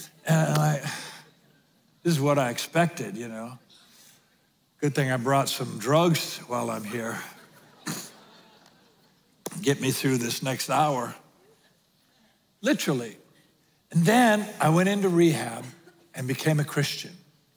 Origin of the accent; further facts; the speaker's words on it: Spanaway, Washington, United States; I'm from Spanaway. I'm a pothead. I live in a rehab center.